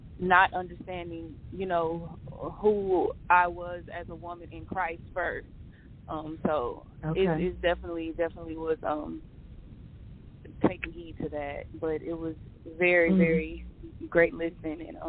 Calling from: Pine Bluff, Arkansas, United States; calling from Pine Bluff.

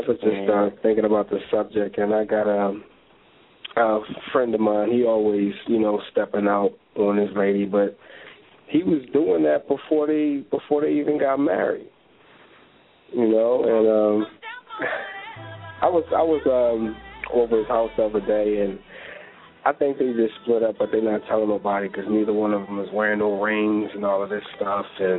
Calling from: Philadelphia, Pennsylvania, United States; I'm calling from Philly.

